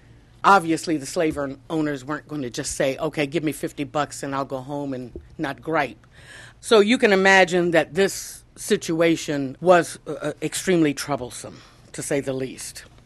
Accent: Washington, District of Columbia, United States; I wanted to write about Washington again. It's my hometown, and I feel very passionate about it

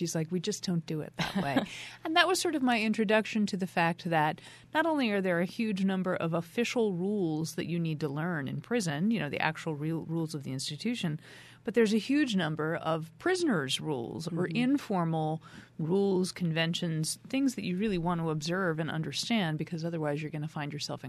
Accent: New York, United States; I'm a New Yorker

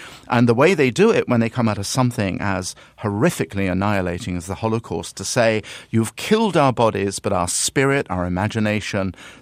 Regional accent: United Kingdom; Nobody, least of all me, as a little kid growing up in Britain in the 1950s

